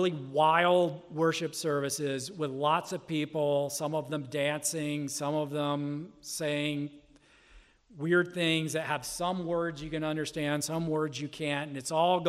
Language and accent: English; Bible Belt, United States; I grew up in the Bible Belt